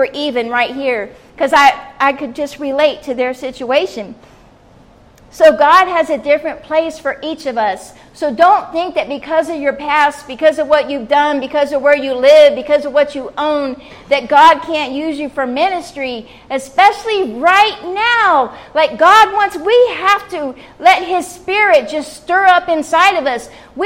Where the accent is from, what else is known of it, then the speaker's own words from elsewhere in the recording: Indiana, United States; I said, I'm from Indiana, but I'm down here